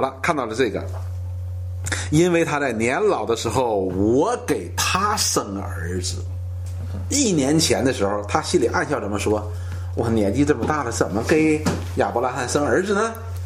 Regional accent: China; 我们中国人是庆祝满月是吧？

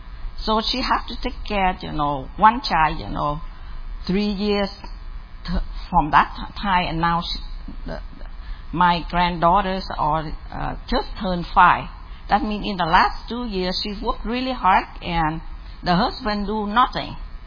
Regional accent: South Vietnam, Vietnam; First of all, I come from South Vietnam

